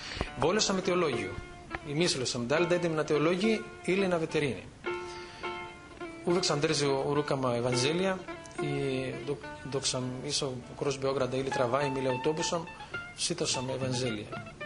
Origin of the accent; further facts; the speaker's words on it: Crete, Greece; Serbian is a second language; Ja sam rodom sa Krita.